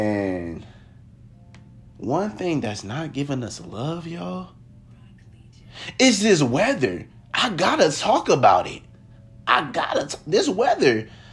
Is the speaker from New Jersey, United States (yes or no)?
no; Ohio, United States; Guys, I'm from Ohio. It's been snowing like crazy, y'all.